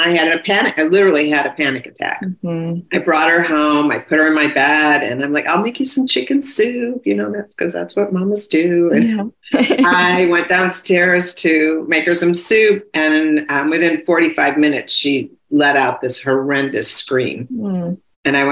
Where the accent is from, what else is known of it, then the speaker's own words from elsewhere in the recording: New York, United States; I'm from New York, so I can be a little forward.